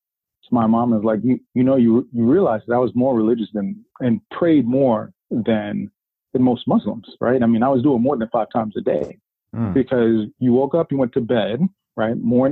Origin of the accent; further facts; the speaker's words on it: Brooklyn, New York, United States; I grew up in Brooklyn, but then I went to high school in the Bronx.